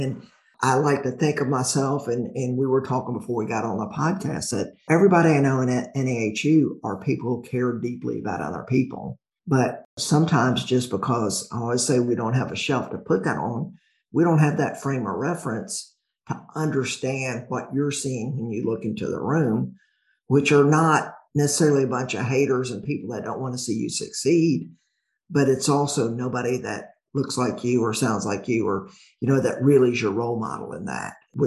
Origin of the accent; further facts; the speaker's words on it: the South, United States; accent: Southern; that being from the South, because when I would get out of the South, I had to overcome the anomaly of my accent to be taken seriously.